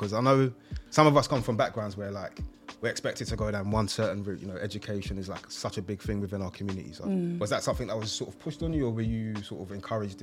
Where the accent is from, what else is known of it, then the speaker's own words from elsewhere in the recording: Surrey Quays, London, United Kingdom; Surrey Keys.